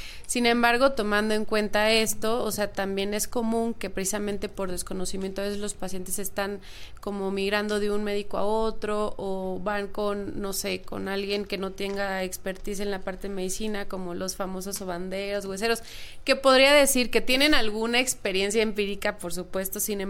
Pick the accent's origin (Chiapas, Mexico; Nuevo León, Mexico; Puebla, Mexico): Chiapas, Mexico; Soy de Chiapas, por eso la Lada.